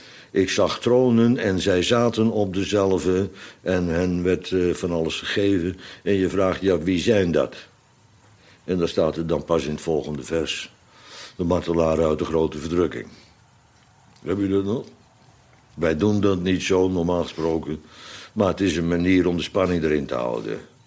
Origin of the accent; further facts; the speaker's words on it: Netherlands; U kent dat, want wij zijn Nederlanders.